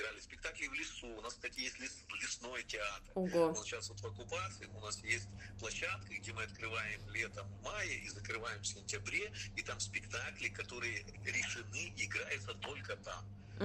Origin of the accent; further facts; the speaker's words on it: Kherson, Kherson Oblast, Ukraine; То есть мы из Херсона, люди там тоже, много беженцев, которые приходят, они из разных городов, но тоже херсонцы есть.